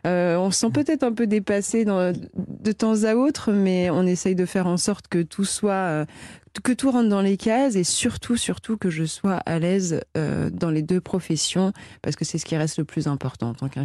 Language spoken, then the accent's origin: French; Guadeloupe, France; je viens des Antilles, donc ils ont choisi l'île, l'archipel de Tobago, qui est magnifique île parce que je viens de la Guadeloupe.